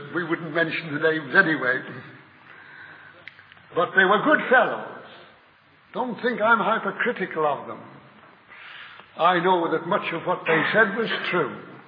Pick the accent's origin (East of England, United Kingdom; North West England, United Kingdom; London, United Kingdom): North West England, United Kingdom; Liverpool; in my hometown of Liverpool.